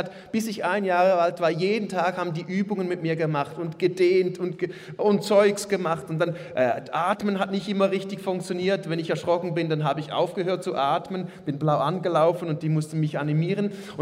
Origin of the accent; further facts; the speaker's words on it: Switzerland; weil wir sind Schweizer